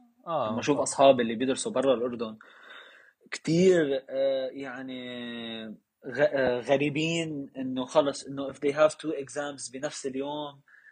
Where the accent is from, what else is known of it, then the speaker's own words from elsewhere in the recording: Syria; ما تنسى قدين احنا سوري بس نحن بايج وبكوميونتي بتقدر تقول شوي متعب وتوكسيك